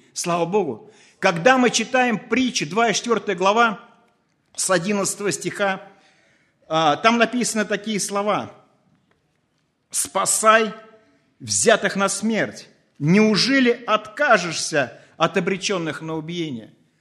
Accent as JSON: {"language": "Russian", "country": "Russia", "said": "я из России. В России являюсь руководителем Центра реабилитации для наркоалкозависимых в Ивановской области."}